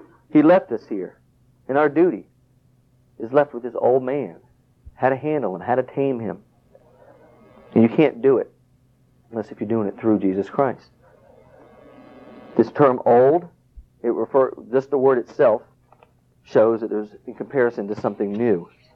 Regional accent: South Carolina, United States; I grew up in South Carolina. I remember every year going out to the pecan trees and picking them.

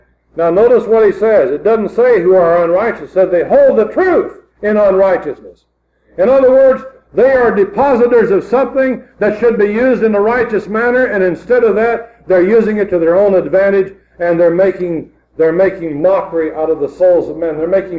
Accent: United States; I am an American and I love America

